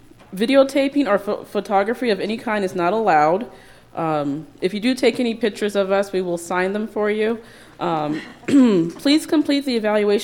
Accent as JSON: {"language": "English", "town": "San Diego", "region": "California", "country": "United States", "lives_now": "Hudson Valley, United States", "said": "I'm from San Diego. And if you're interested in how I ended up in the Hudson Valley, please have lunch with us."}